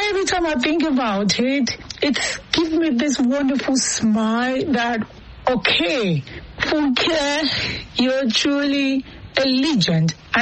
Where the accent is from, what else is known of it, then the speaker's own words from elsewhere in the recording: Nigeria; I remember growing up in Nigeria back then.